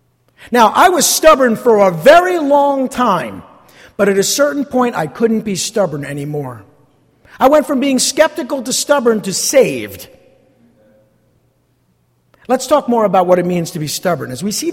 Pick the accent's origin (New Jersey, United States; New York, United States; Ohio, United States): New Jersey, United States; East Rutherford; I grew up in East Rutherford.